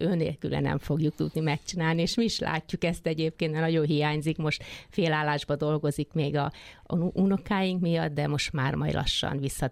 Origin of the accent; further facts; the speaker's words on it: Érd, Pest, Hungary; born there; Mi véletlenül kerültünk ide, mert én érdi születésű vagyok